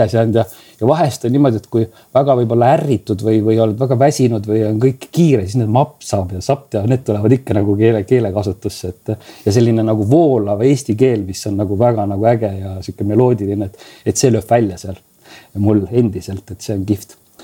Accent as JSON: {"language": "Estonian", "region": "Saare County", "country": "Estonia", "said": "Ja see side, et sa oled saarlane, see ma arvan on mänginud oma osa seal ka."}